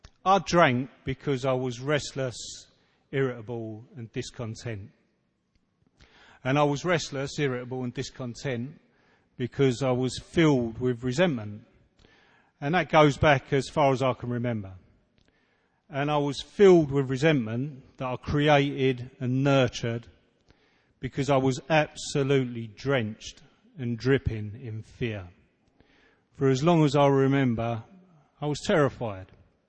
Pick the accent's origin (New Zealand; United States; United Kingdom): United Kingdom; England; accent: East End; I'm an alcoholic. I'm from England. And I haven't got one of those really refined English accents like the Lannisters or James Bond. I've got quite a guttural East End accent.